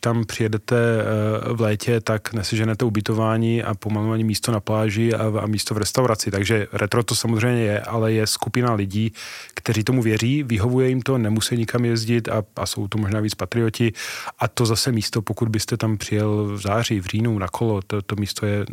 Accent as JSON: {"language": "Czech", "country": "Slovakia", "lives_now": "Czech Republic", "said": "my jsme původem ze Slovenska, táta po odchodu ze Slovenska přemýšlel, co bude dělat"}